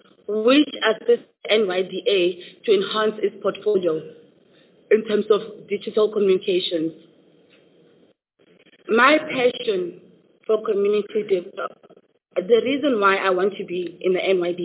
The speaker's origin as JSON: {"language": "English", "town": "Mamelodi", "region": "Gauteng", "country": "South Africa", "tie": "born or raised there", "said": "I was born and bred in Mamelodi, a township in the east of Pretoria in Gauteng."}